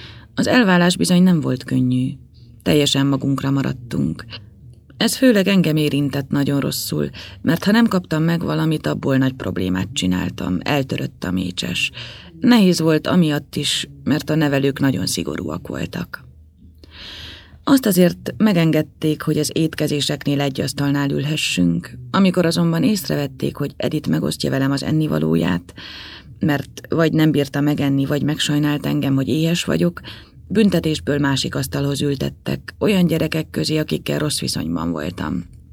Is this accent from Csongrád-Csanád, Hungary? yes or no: yes; Szeged, Csongrád-Csanád, Hungary; born there; 26 éves. Szegeden születtem, 1972. május 14-én.